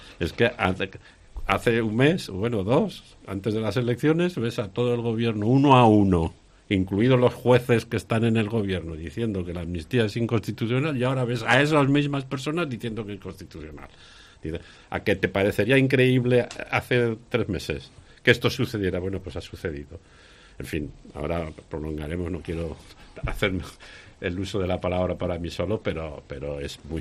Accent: Spain

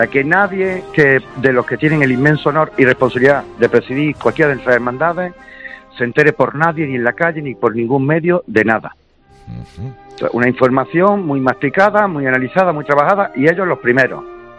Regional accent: Granada, Andalusia, Spain; porque no soy gallego, soy granadino como tú

